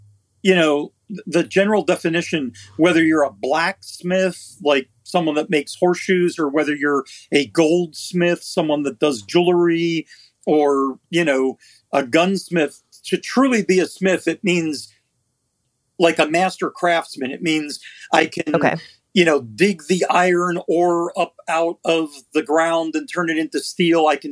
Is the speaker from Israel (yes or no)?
yes; Israel; moved away as an adult; now in United States; he moved to Israel when I was about 4.5 years old. So I grew up in Israel. I served in the military in Israel.